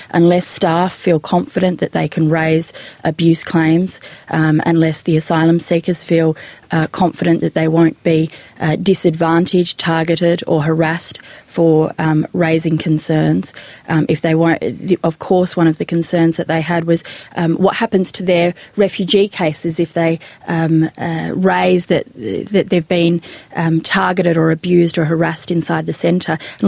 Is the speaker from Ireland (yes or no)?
no; South Australia, Australia; Of course, I'm from South Australia.